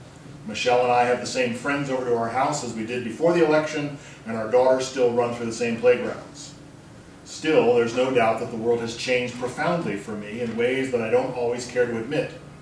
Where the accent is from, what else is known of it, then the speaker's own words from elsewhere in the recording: Columbus, Ohio, United States; I'm from Columbus, Ohio. I'm on the faculty at Trinity Lutheran Seminary there.